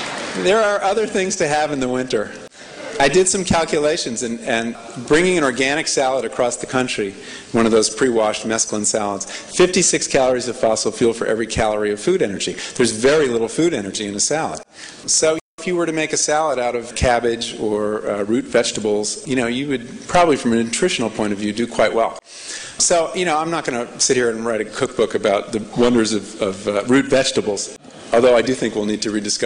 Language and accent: English; New England, United States; I'm from New England, and I tried very hard to eat locally there, and there is a lot you can do for half the year.